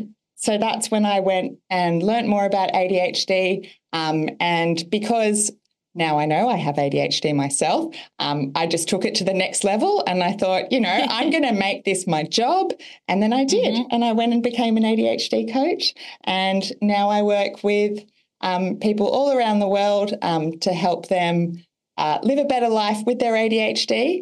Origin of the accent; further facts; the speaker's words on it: Sydney, New South Wales, Australia; I'm from Sydney, Australia.